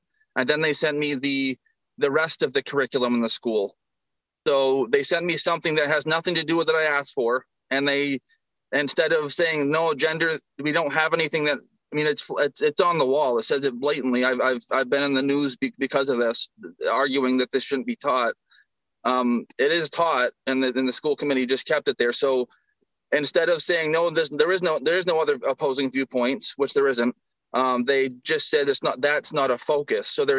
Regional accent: Standish, Maine, United States; I'm from Standish

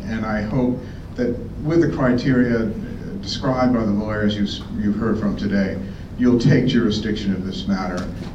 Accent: Belfast, Maine, United States; I believe I'm on the list. I'm from Belfast.

